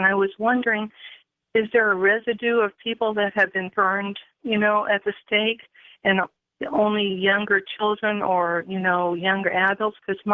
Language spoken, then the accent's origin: English; Methuen, Massachusetts, United States; I'm from Methuen, Mass.